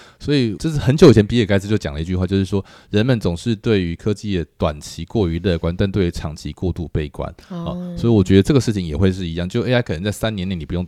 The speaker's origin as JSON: {"language": "Chinese", "country": "Taiwan", "lives_now": "United States", "said": "我们身为台湾人不是说自己很差"}